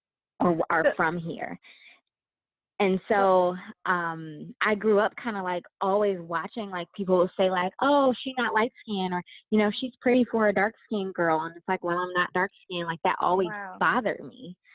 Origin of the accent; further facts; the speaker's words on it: Detroit, Michigan, United States; So like, I'm from Detroit, and Detroit is kind of like, Detroit used to be like that elitist community.